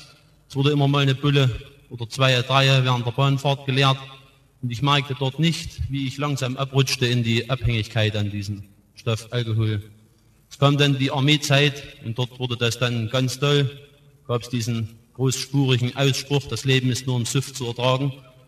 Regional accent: Schönheide, Saxony, Germany; ich komme aus Schönheide im Erzgebirge

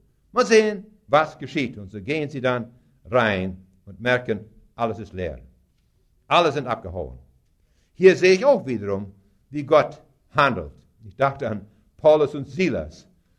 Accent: Canada; German is a second language; ich komme von einem Farm aus Kanada, ich bin in Kanada geboren, meine Eltern sind es auch.

